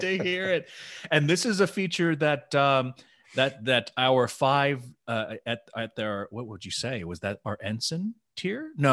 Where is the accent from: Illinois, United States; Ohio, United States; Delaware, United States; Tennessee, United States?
Tennessee, United States; You're from North Carolina. I'm from Tennessee. It works out just fine.